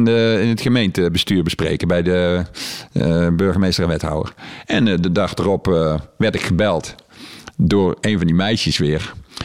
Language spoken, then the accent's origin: Dutch; Heeswijk, North Brabant, Netherlands; Vooral hier uit de buurt, want ik kom hier uit Heeswijk.